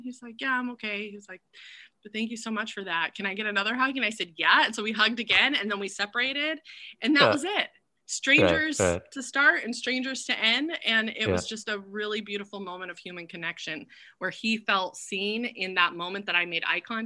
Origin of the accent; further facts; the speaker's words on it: California, United States; I'm from Northern California. So like you know, people are always like, oh, you're from California.